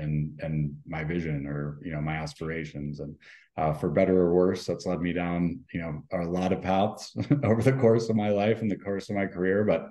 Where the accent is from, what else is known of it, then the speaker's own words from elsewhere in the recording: Portland, Oregon, United States; I grew up in Portland, Oregon. Both my parents are therapists.